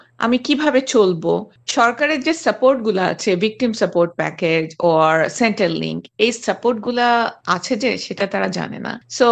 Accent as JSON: {"language": "Bangla", "country": "Bangladesh", "moved": "yes", "lives_now": "Australia", "said": "ধরেন আমি বাংলাদেশ থেকে এসেছি, বাংলাদেশে কি সার্ভিস আছে, এখানে অ্যাবসলুটলি ডিফারেন্ট।"}